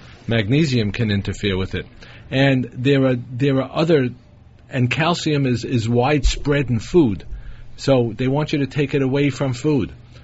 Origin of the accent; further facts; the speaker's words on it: Brooklyn, New York, United States; next we have Barbara calling from my hometown of Brooklyn, New York.